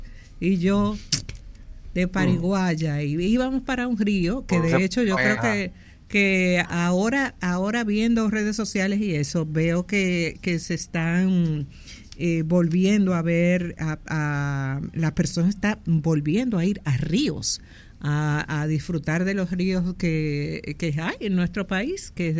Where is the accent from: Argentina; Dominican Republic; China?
Dominican Republic; Santo Domingo, Distrito Nacional; No, yo me crié en Santo Domingo, en el barrio de Los Mameyes.